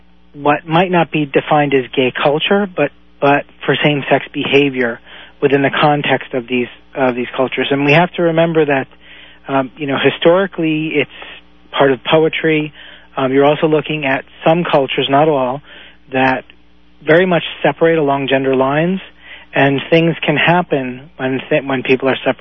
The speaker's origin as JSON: {"language": "English", "region": "New York", "country": "United States", "said": "I am a New Yorker. I lived through 9/11"}